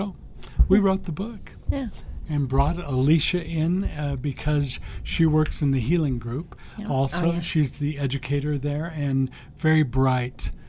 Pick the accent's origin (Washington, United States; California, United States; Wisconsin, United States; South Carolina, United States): California, United States; Palm Springs; now in Utah, United States; I grew up in California, Palm Springs area, and moved up here in the 70s, taught at the university for 30 years.